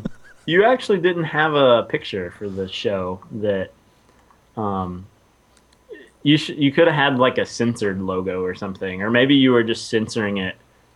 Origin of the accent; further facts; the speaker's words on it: Alabama, United States; also born or lived in North Carolina; I grew up in Alabama, which is quite a bit further south than Wisconsin. And, also spent some time in North Carolina, which is also quite a bit further south than Wisconsin.